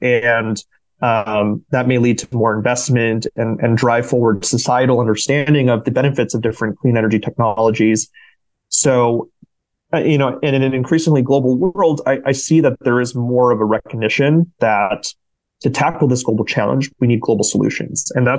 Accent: Wisconsin, United States; something that my home state of even Wisconsin is already seeing, where climate change is impacting growing seasons.

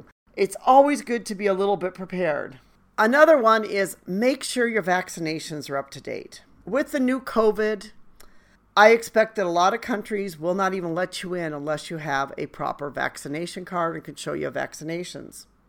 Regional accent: China; And I'm like, no, I came from China. Like, the Chinese do not speak Japanese.

